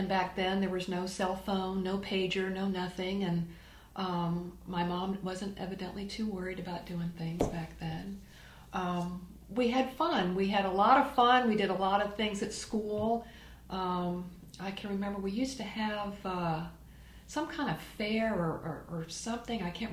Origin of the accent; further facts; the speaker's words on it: Miami, Florida, United States; I was born and raised in Miami. My mom's native Miamian also.